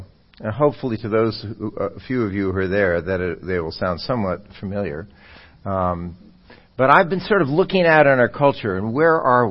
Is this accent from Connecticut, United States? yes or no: yes; Westport, Connecticut, United States; I went to my hometown, which is Westport, Connecticut. And I hadn't been there for some time, really, to look around.